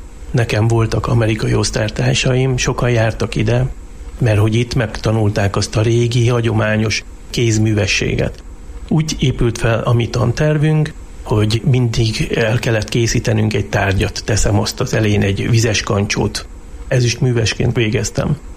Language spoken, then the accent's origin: Hungarian; Budapest, Hungary; now in Jászberény, Hungary; Én budapesti vagyok. 2002-ben költöztem Jászberénybe, de Budapesten folytattam a tanulmányaimat